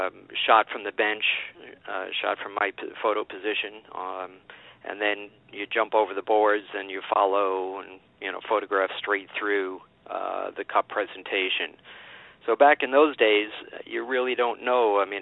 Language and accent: English; Long Island, New York, United States; Very special moment for myself growing up on Long Island.